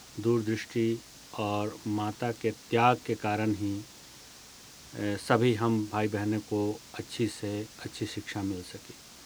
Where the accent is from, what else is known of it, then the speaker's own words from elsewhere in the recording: Agra, Uttar Pradesh, India; born there; 16 अगस्त 1980 को मेरा जन्म आगरा में हुआ और मेरी प्रारंभिक शिक्षा सेंट जॉर्जेस स्कूल में पूरी हुई।